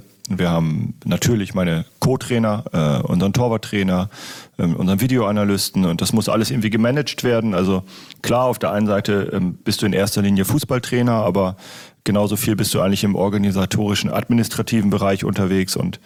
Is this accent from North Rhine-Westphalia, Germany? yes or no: no; Lower Saxony, Germany; für mich als Ostfriese ist es schon stadtähnlich